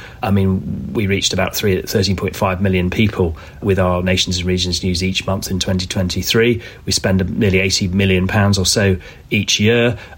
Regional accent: Yorkshire and the Humber, United Kingdom; now in London, United Kingdom; I was brought up in Yorkshire

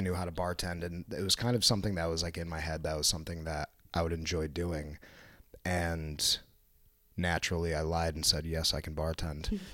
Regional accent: Waterbury, Connecticut, United States; Sure. So I'm from Waterbury, Connecticut.

